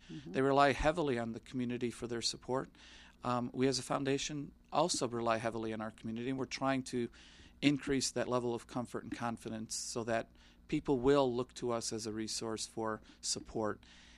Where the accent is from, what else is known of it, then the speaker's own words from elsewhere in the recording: Detroit, Michigan, United States; now in Dearborn, United States; I was born and raised in Detroit, product of Detroit Public Schools